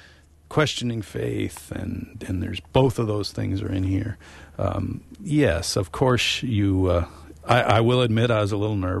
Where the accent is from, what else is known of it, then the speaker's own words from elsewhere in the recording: New Auburn, Wisconsin, United States; I come from New Auburn, Wisconsin, wrote a book called Population 485.